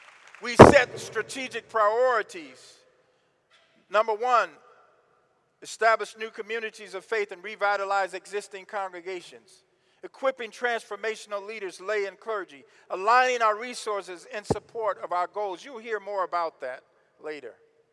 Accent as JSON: {"language": "English", "town": "Chicago", "region": "Illinois", "country": "United States", "tie": "born there", "also_born_or_lived": "Ohio", "said": "But I was born in Chicago. Oh, so you're really from Chicago? Well, I was born there, but I don't know if I would say I was from there. My parents are from Alabama."}